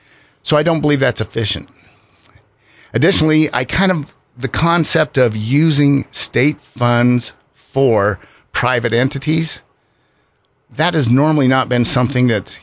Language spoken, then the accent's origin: English; Rexburg, Idaho, United States; You know, I grew up in Rexburg, and so went up there, graduated from Rexburg, and then I headed down to Utah State.